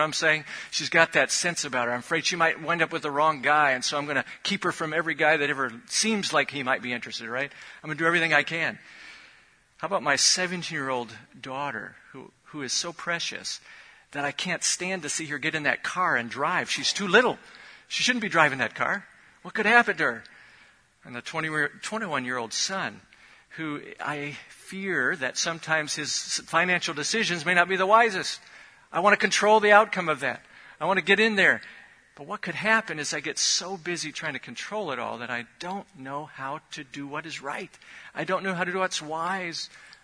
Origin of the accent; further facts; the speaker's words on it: Chicago, Illinois, United States; moved away; But I am from Chicago originally. Don't hold that against me, because I am now truly 17 years here.